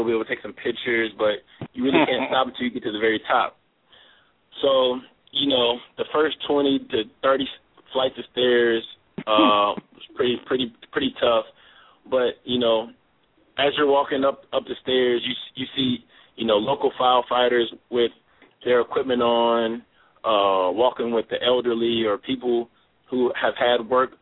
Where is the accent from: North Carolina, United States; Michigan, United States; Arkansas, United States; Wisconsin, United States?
Arkansas, United States; Fayetteville; Where I grew up in Fayetteville, Arkansas, we didn't have a professional team.